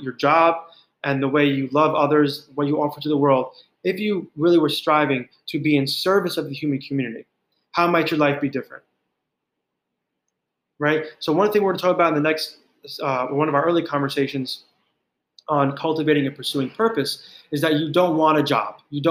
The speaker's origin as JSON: {"language": "English", "region": "New York", "country": "United States", "tie": "born or raised there", "said": "I'm not sure who's from New York listening to this, but as a New Yorker, as a New Yorker my whole life, my relationship with pigeons is like usually I don't want to get involved, right?"}